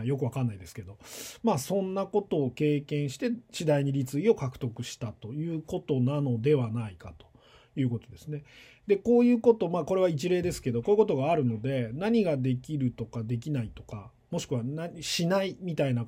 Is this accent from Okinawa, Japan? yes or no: no; Tokyo, Japan; 僕はあの東京で生まれ育っていて、あの10歳まではですね、多分父親の社宅なんだと思うんですけど、会社の社宅よくわかんないですけど、あの10歳まで、ある一軒家に住んでいたんですが